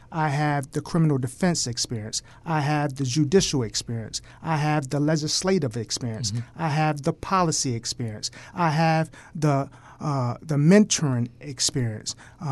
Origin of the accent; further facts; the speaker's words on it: Wilmington, Delaware, United States; I grew up in Northeast Wilmington, and between Northeast Wilmington and Garfield Park off the Route 9 corridor.